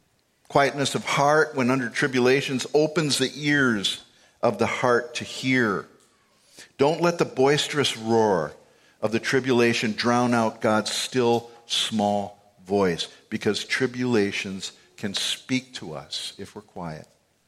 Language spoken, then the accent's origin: English; Minnesota, United States; I like a nice, calm lake. I'm a Minnesotan.